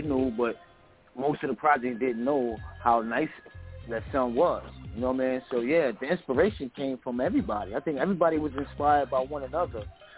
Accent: Queensbridge, New York, United States; growing up in Queensbridge, man, you know, young, it's things like that, man.

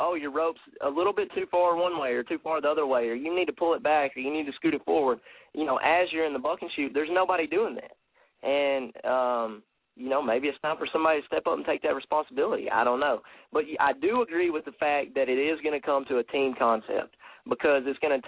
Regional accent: United States; I mean, honestly, I'm an American

